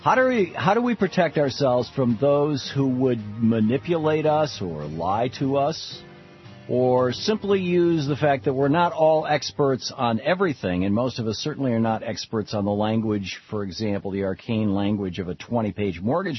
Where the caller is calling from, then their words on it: Portland, Oregon, United States; I'm in Portland, Oregon.